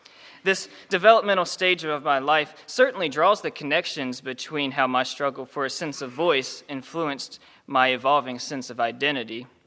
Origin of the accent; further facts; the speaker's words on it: Virginia, United States; I grew up in Martinsville, Virginia, a decaying factory town in the southwestern part of the state. Well, I actually didn't grow up in Martinsville. Rather, my family and I call Henry County home